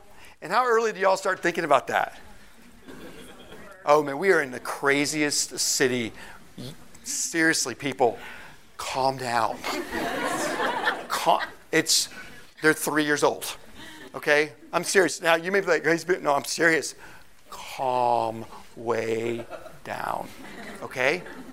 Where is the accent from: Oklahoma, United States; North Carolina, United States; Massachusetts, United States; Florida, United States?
Oklahoma, United States; I grew up in Oklahoma. You know tornadoes could come.